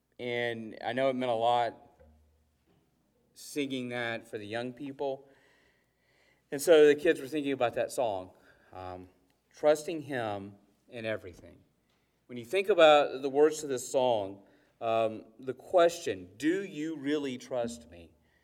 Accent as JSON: {"language": "English", "region": "South Carolina", "country": "United States", "tie": "born or raised there", "said": "Growing up in South Carolina, they had this store specifically around the Pelzer area called Sky City."}